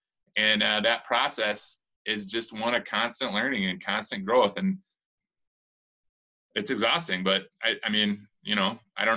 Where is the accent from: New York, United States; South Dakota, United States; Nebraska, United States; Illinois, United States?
South Dakota, United States; The last two after that will be Bosnia and then South Dakota, because I grew up in South Dakota